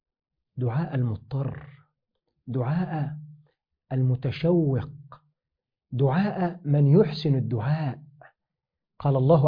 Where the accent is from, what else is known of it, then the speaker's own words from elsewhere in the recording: Egypt; عندنا في مصر مثل يقول: ابن الشيبة يتيم